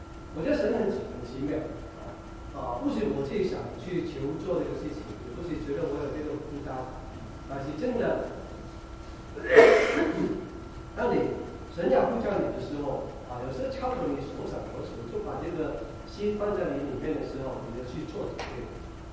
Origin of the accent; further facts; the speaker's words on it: Hong Kong; moved away; 我们在我香港长大我们的跟这边的小孩子文化背景不一样，而且我们讲英文讲的话怎么去跟他们沟通，对不对？